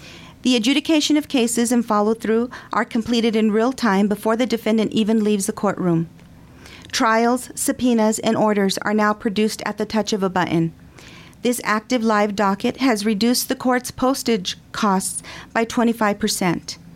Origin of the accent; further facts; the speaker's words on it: United States; I was born and raised here in Grant County, and I have chosen to raise my family in this community.